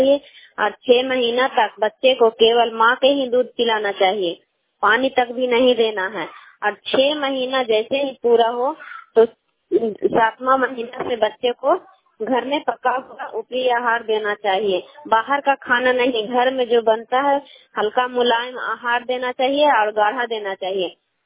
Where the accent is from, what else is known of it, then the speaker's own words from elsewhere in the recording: Kailagaon, Bihar, India; मैं कैलागांव नगर नौसा प्रखंड नालंदा जिला की निवासी हूँ।